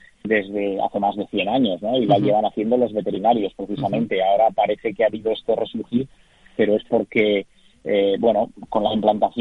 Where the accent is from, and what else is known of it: Spain